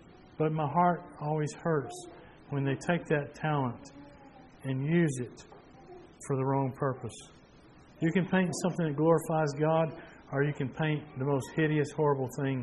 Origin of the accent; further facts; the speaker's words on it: United States; an article or two in the paper over there about this American playing American football over there and helping the team.